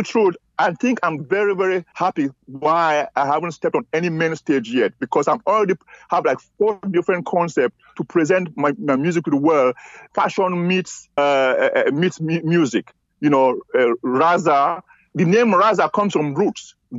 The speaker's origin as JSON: {"language": "English", "country": "Cameroon", "tie": "born or raised there", "said": "I grew up in Cameroon when I was growing up with my mama."}